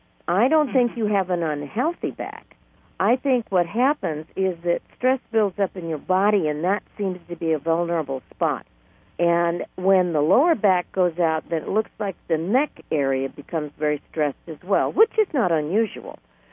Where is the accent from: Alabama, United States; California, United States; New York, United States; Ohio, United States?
California, United States; Los Angeles; I was born and raised down in the Los Angeles area, and usually this time of the year it was so hot during the day